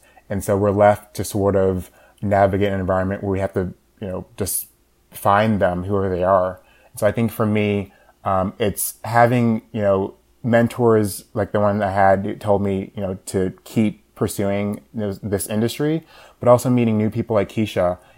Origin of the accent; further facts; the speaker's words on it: Georgia, United States; I'm from the United States, I'm from Georgia.